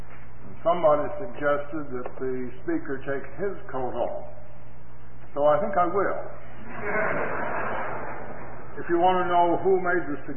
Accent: Sister Bay, Wisconsin, United States; simply to say that I come from Sister Bay, Wisconsin. Some of you don't have the remotest idea where that is.

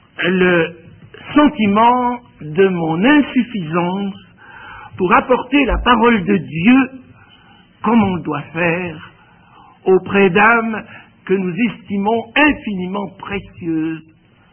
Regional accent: Switzerland; Quand on vient de Suisse, nous avons un canton, le canton de Vaud, où l'on parle toujours du quart d'heure vaudois

